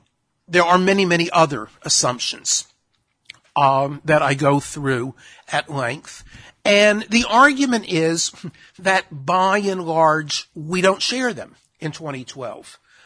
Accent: Texas, United States; Vermont the same representation as my home state of Texas.

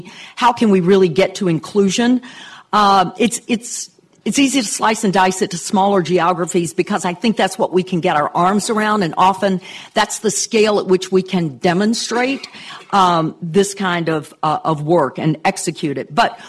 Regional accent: Memphis, Tennessee, United States; working on the riverfront in my hometown of Memphis, a city that is majority African American

